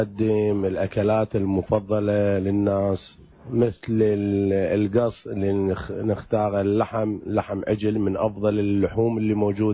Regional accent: Iraq; وتم المرقات الأنواع المرقات الشهيرة اللي عندنا بالعراق

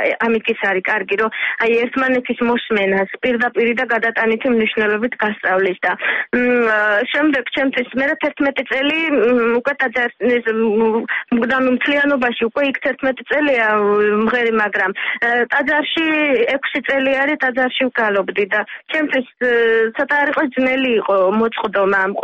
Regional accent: Gori, Shida Kartli, Georgia; გორიდან ვარ წარმოშობით, გორში ცხოვრობ, ოჯახი გორში ცხოვრობ

